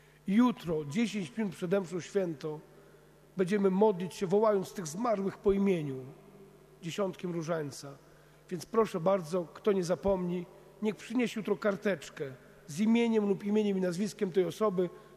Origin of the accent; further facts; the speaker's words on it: Międzyrzec Podlaski, Lublin Voivodeship, Poland; W Międzyrzecu, skąd pochodzę